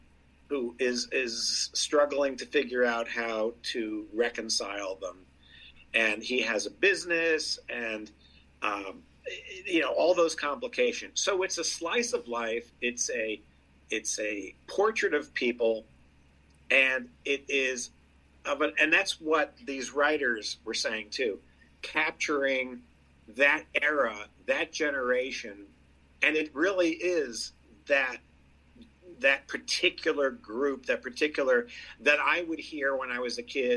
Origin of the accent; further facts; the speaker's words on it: Florida, United States; also born or lived in New York; You know, I was born in New York. I grew up in South Florida. I knew a lot of people like them, on various levels.